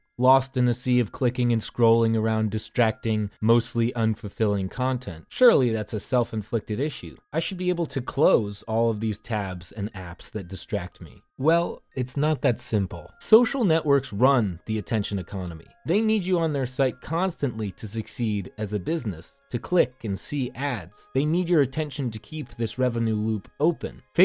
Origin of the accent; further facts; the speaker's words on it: United States; I grew up near New York.